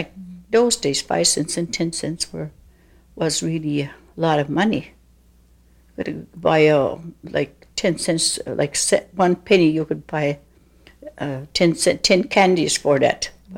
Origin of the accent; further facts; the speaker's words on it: New South Wales, Australia; they came over to Sydney, and that's where I was, because I was brought up in Mimbertoo by my grandmother.